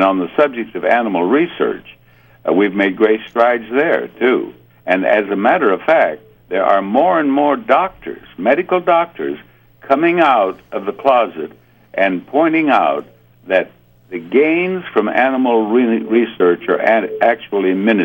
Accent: South Dakota, United States; I grew up on the plains of South Dakota. I grew up on the Rosebud Indian Reservation, as you know.

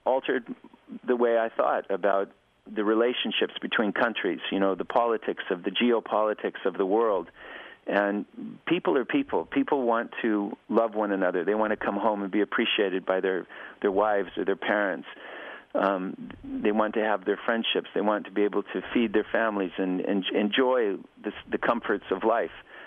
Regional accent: Utah, United States; I grew up in Utah, and the education that I was receiving at that time was filled with fear of the yellow

